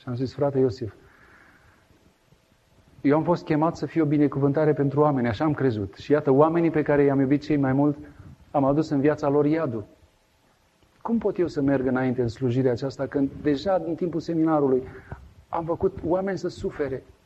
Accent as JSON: {"language": "Romanian", "region": "Bucharest", "country": "Romania", "said": "La noi, la margine de București, se spune de bășcălie."}